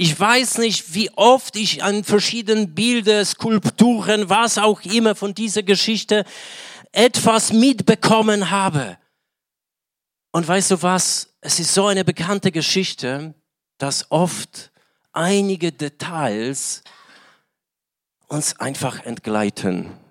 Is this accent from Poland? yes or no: yes; Poland; German is a second language; now in Germany; Ich komme ursprünglich aus Polen. Nicht aus der schönen Schweiz, wie manche denken, nicht aus Frankreich, wie viele denken, nicht aus Amerika, wie manche denken. In den 25 Jahren, in denen ich in Deutschland lebe